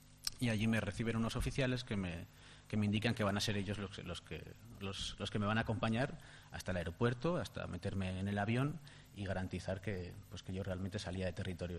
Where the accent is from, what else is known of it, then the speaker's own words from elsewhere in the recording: Spain; moved away as an adult; now in Mexico; yo salí de España pues tratando de seguir con mi carrera, ¿no? Salí de la universidad, de aquí, de la Universidad de Navarra, y pues la situación era muy precaria y tomé la decisión de irme a México y allí llevo pues 4 años trabajando